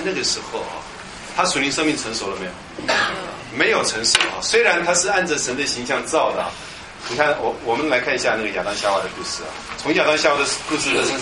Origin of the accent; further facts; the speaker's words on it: China; 生命树，我们中国人也讲这个，我们很盼望长生不老的。